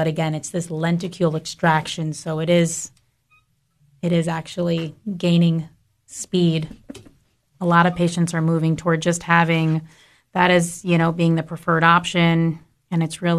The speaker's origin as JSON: {"language": "English", "region": "New York", "country": "United States", "said": "if you think back, I'm originally from New York."}